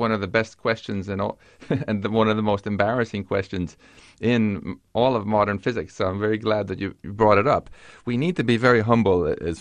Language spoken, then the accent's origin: English; Stockholm, Stockholm County, Sweden; I guarantee you're going to get to visit my hometown of Stockholm to pick up a prize for it.